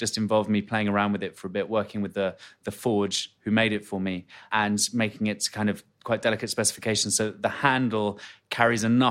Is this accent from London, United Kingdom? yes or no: yes; London, United Kingdom; I grew up in London